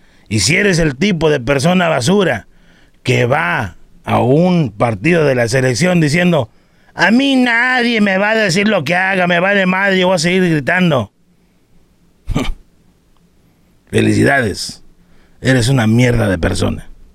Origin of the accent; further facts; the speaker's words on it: Mexico; Pero como mexicanos, pensamos que siempre pueden hacer una excepción por nosotros.